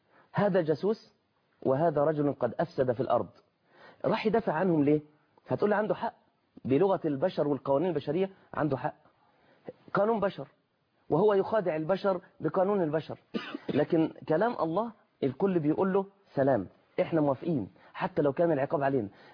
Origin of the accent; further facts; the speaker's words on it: Egypt; عندنا في مصر